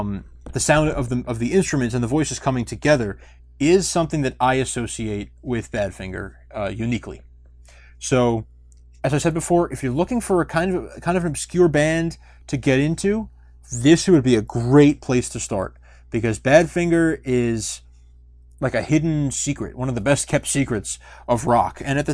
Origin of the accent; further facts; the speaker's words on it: New York, United States; Now, I'm from New York, and he's a Long Islander